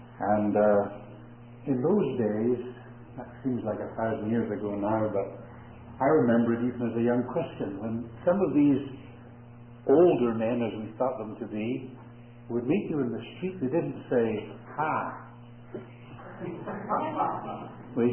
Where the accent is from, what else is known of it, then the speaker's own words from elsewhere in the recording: Blantyre, Scotland, United Kingdom; my hometown where I was born, a little town called Blantyre in Scotland, where David Livingstone was born.